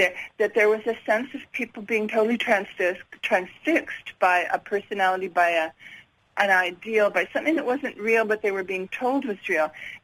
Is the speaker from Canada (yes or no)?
yes; Montreal, Quebec, Canada; now in Kamloops, Canada